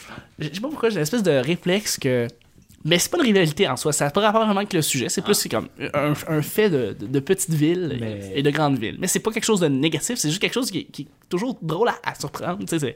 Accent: Chambly, Quebec, Canada; Je viens de Chambly.

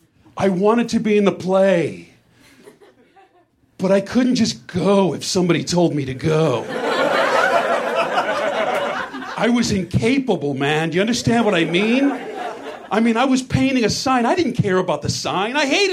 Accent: Philadelphia, Pennsylvania, United States; I'm from Philadelphia. I grew up.

